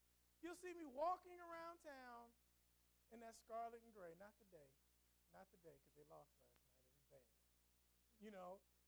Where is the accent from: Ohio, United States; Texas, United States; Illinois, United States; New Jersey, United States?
Ohio, United States; Cincinnati; I grew up in Cincinnati. I grew up loving the Reds.